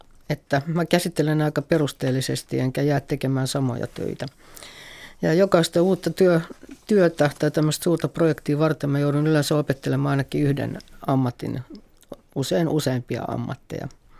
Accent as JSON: {"language": "Finnish", "region": "Ostrobothnia", "country": "Finland", "said": "mä oon pohjalainen lähtöisin"}